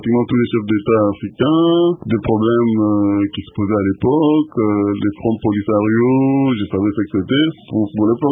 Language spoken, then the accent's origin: French; Kinshasa, DR Congo; also born or lived in Kasai; Moi, je suis né dans le Kassai, à Kala, mais je n'ai pas vécu là-bas. Très rapidement, mes parents sont partis, donc nous sommes retrouvés entre autres à Kinshasa